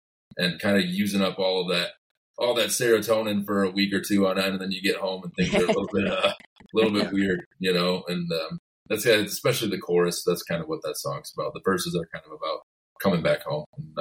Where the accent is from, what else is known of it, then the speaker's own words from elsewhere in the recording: Port Huron, Michigan, United States; along with a really cool party we're doing here in my hometown of Port Huron. We're running out a cruise ship that goes into Lake Huron for a couple hours